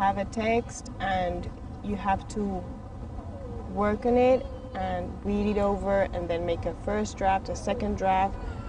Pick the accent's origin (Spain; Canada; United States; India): Spain; Madrid, Community of Madrid; I come from Madrid in Spain.